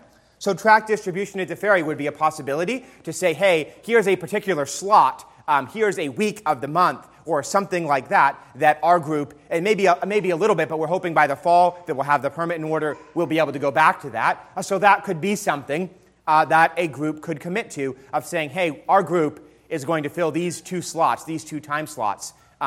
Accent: New York City, New York, United States; And I know that's something I did a lot of growing up in New York City.

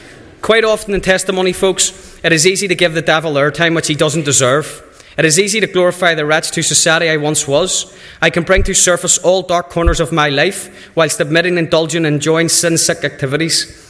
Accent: Rathcoole, Ireland; I was born and reared in Rathcoole, later moving to Monkstown.

